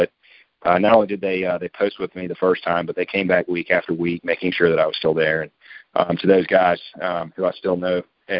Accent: Raleigh, North Carolina, United States; So I hail from Raleigh

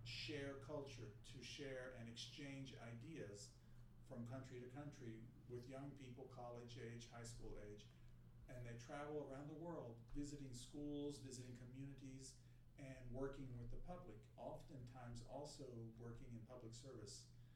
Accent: West Virginia, United States; I'm actually born and raised in West Virginia.

